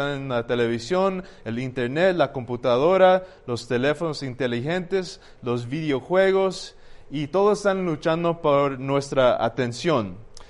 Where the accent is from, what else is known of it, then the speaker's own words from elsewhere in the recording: California, United States; also born or lived in Antigua, Guatemala; yo nací en California, me crecí ahí, pero viví en Antigua 2 o 3 años. Mis papás tuvieron un restaurante vegetariano aquí. Mi papá también plantó una iglesia en San Lucas y ahí vivimos. Después me moví de regreso a California, estudié ahí